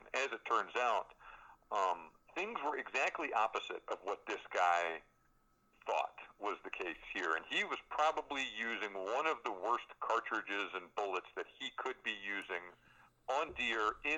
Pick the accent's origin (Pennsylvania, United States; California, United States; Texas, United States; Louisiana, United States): Texas, United States; I grew up hunting out in East Texas, and in those piney woods